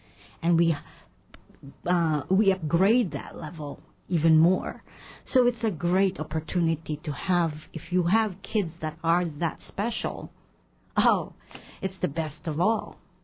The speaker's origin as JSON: {"language": "English", "country": "Philippines", "second_language": "English", "moved": "yes", "said": "when I came to this country, I did not speak English. So all I heard, I read was energy, and this is how you do things, and that's how I understood. Because English here is very fast. Back at home in the Philippines, it's slow"}